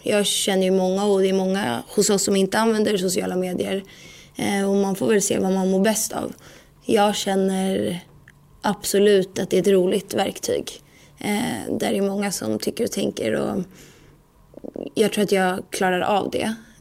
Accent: Stockholm, Stockholm County, Sweden; Och jag sa till mamma där hemma på Hammarby

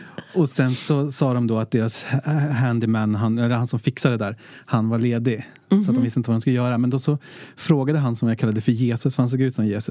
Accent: Sweden; Så att bara för att han älskade dig och att jag kom från Sverige, så, och att han inte kunde byta glödlampa.

